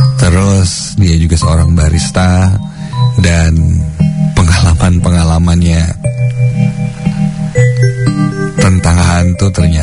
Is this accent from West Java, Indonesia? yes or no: yes; Garut, West Java, Indonesia; now in Bandung, Indonesia; Aku tidak tinggal dengan orang tuaku. Asalku dari Garut. Di Bandung, aku tinggal di sebuah kosan di sekitaran Cicadas.